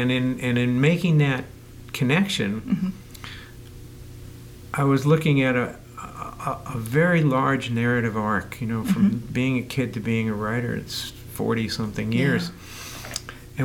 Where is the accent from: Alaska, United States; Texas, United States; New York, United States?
New York, United States; Now, I wrote a memoir about growing up in New York